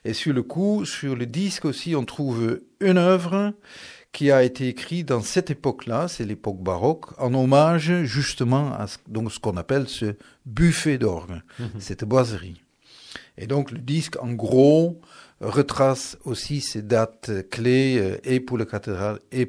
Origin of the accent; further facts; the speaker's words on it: Netherlands; Je suis né aux Pays-Bas